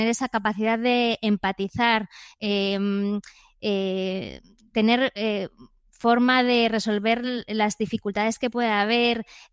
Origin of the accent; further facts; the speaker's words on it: A Coruña, Galicia, Spain; yo, por ejemplo, soy de Coruña, que es una ciudad muy vibrante, ¿no? Y muy atractiva